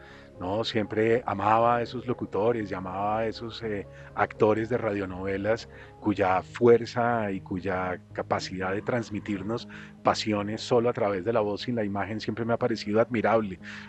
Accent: Colombia; Bueno, yo soy un narrador colombiano

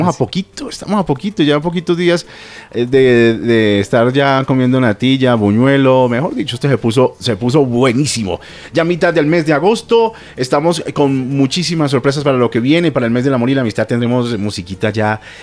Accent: Boyacá, Colombia; also born or lived in Cali; Yo soy caleño, criado en Boyacá, o sea, yo le digo a todo el mundo, yo soy boyacaleño.

